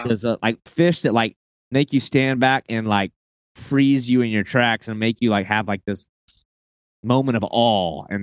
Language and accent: English; Florida, United States; being that I'm from Florida